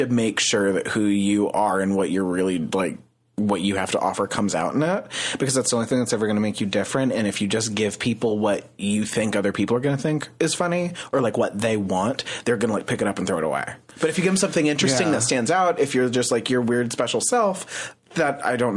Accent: Springfield, Illinois, United States; Yeah, I'm from Springfield, Illinois.

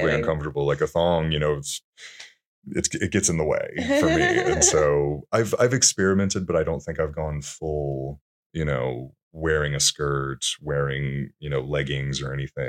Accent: Alabama, United States; when I grew up, I grew up in Alabama in the 1990s.

